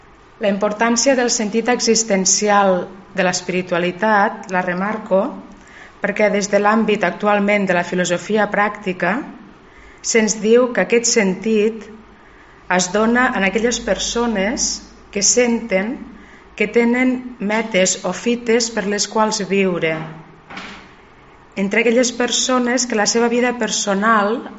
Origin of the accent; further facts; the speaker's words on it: Reus, Catalonia, Spain; sóc carmelita descalça de la comunitat de Terrassa, sóc filla de Reus i des de fa 6 anys, podríem dir, estic fent una experiència de vida eremítica en un poble d'aquí a la vora.